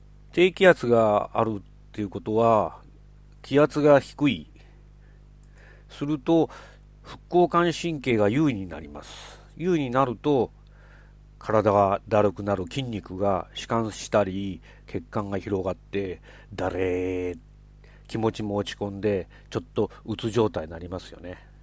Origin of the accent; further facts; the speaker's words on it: Kobe, Hyogo, Japan; 今週の週末、神戸に出張なんです。うちの実家がある神戸です。